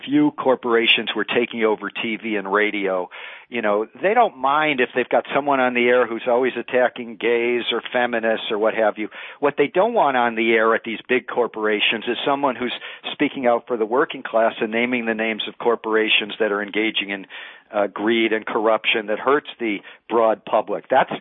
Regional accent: Detroit, Michigan, United States; I grew up in Detroit. I wasn't old enough to see it, but there were, I think, five or six dailies in the 20s, 30s.

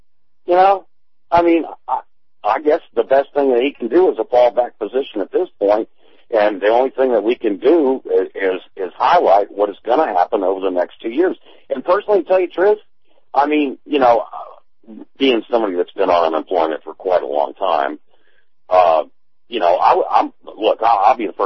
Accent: Atlanta, Georgia, United States; I came from Atlanta.

